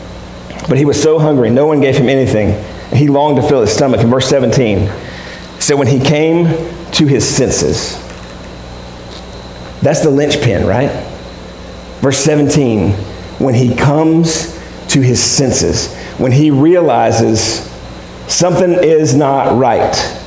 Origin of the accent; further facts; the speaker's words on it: North Carolina, United States; Like, I'm from North Carolina. They have a lot of hog farms in North Carolina.